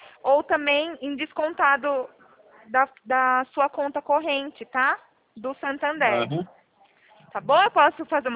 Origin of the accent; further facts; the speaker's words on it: Araras, São Paulo, Brazil; Sou de Araras.